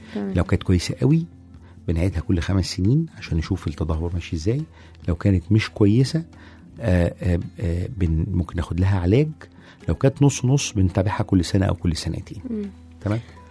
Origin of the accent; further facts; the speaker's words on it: Egypt; احنا كمجتمع مصري ابتدينا نوصل